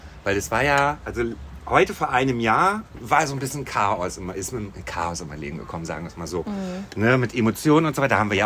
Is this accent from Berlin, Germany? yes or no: no; Rostock, Mecklenburg-Vorpommern, Germany; born there; Also, ich bin jetzt 40 Jahre alt. Und am 27.06.1985 geboren in Rostock.